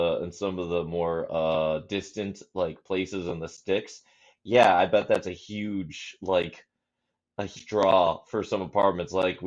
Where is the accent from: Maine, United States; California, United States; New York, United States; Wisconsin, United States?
Wisconsin, United States; Onalaska; whenever I tell people I'm from Onalaska, Wisconsin, they go, "You're from Alaska?"